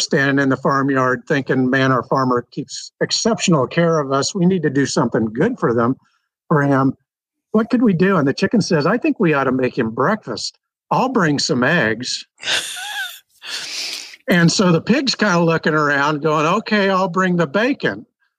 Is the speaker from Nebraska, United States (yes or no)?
no; Kansas, United States; also born or lived in Colorado, United States; now in Raleigh, United States; While I live in Raleigh, North Carolina, or north of Raleigh, I grew up in Kansas, but I'm still a Colorado boy.